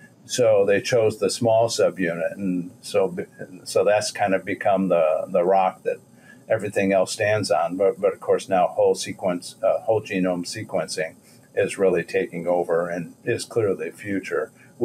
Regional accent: Illinois, United States; moved away; I'm from North Central Illinois.

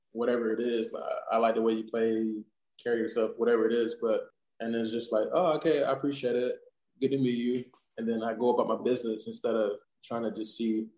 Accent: Georgia, United States; I'm not a guy coming from, you know, LA or New York or somewhere like that. I'm from South Georgia, so it pretty much related a lot to me.

